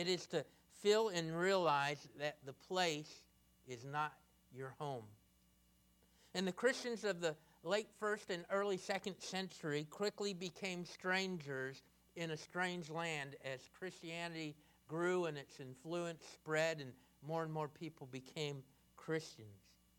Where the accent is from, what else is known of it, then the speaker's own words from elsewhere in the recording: Midwest, United States; from what I had known growing up in the Midwest.